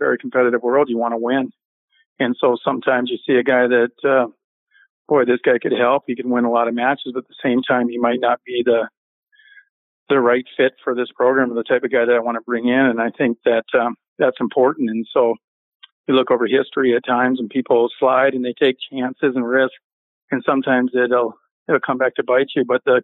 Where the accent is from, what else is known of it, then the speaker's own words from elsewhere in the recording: Sidney, Montana, United States; growing up in Sydney, Montana, my high school coach, Guy Melby, believed in that same philosophy.